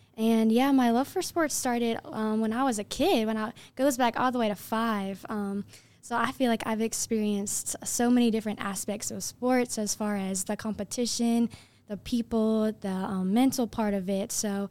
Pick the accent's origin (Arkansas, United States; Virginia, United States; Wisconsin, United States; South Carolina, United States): South Carolina, United States; Greenville; Yeah, so I'm originally from Greenville, but I've been in Columbia past 4 years for college.